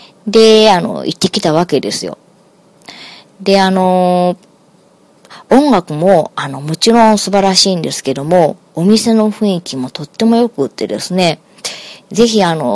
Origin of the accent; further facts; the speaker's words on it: Osaka, Japan; あの私ってね、大阪生まれですけども、大阪の中でもあのすごくこう都会生まれなんですよ。で、あの便利なものにあのこう囲まれて今まであの育ってきたわけで